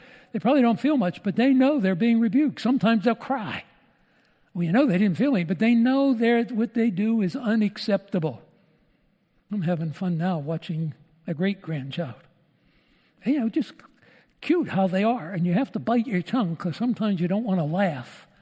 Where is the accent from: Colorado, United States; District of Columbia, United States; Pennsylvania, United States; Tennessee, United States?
Pennsylvania, United States; I was raised outside of Pittsburgh